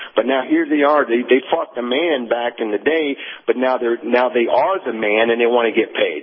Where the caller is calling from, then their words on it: Houston, Texas, United States; in Houston.